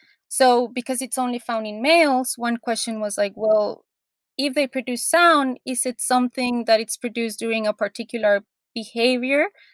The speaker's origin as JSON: {"language": "English", "country": "Colombia", "said": "my home country, which is Colombia"}